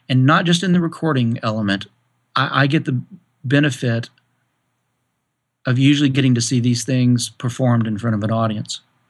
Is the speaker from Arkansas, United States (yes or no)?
yes; Arkansas, United States; also born or lived in California; Growing up in Arkansas, I wasn't exposed to heady jazz or anything really young, as you know, rock and blues and country.